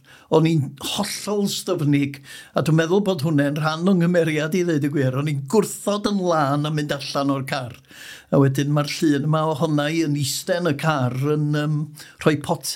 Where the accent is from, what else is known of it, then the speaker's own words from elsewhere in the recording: Wales, United Kingdom; Ymwreiddiol o gellioedd rhwng Cerrigydrudion a'r Bala, ddim yn bell o Langwm, ardal Cerdant a'r Gynghanedd